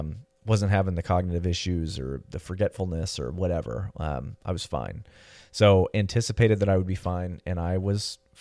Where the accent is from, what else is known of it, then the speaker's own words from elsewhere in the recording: California, United States; go back to Los Angeles in my home state of California